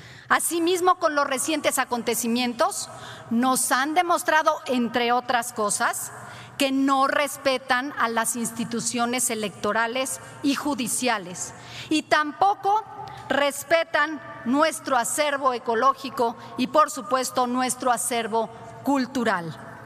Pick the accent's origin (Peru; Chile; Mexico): Mexico; Puebla; Soy poblana y desgraciadamente lo ocurrido solo constituye una pequeña prueba de lo que los poblanos hemos vivido los últimos 7 años.